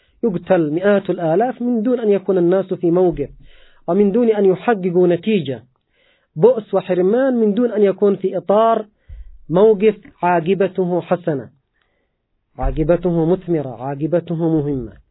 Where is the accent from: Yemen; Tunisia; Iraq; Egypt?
Yemen; أنا لازلت في مرحلة الشباب والحمد لله، أتذكر أيام طفولتي، أيام غزو صدام حسين للكويت. آنذاك عاش بلدنا اليمن ظروفا صعبة جدا وأزمة اقتصادية شديدة